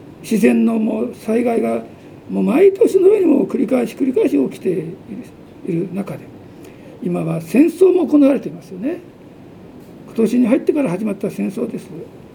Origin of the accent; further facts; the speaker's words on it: Tokyo, Japan; born there; 東京で生まれたんですけどね。